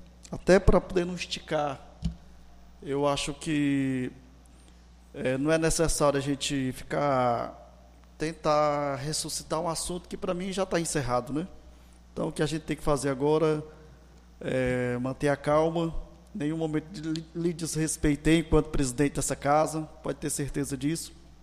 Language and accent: Portuguese; Cedro, Piauí, Brazil; born there; Para quem não sabe, eu nasci aqui no Cedro.